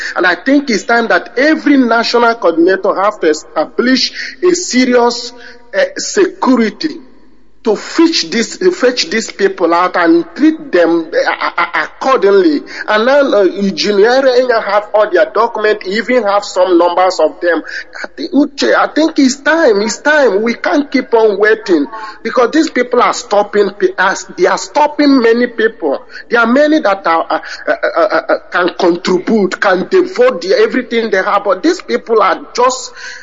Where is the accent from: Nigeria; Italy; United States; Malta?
Nigeria; Ebonyi; now in Germany